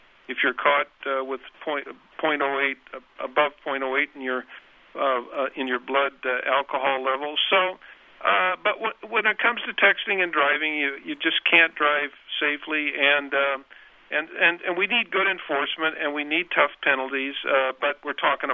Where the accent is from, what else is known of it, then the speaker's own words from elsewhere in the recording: Illinois, United States; If you're stopped, for example, my home state is Illinois.